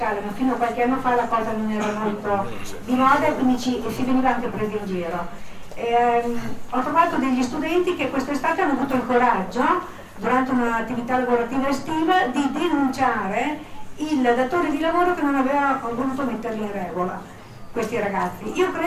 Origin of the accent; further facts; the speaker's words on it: Mantua, Lombardy, Italy; provengo da Mantova